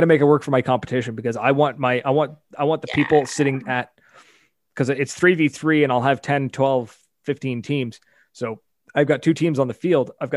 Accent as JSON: {"language": "English", "country": "Canada", "said": "that's me being Canadian."}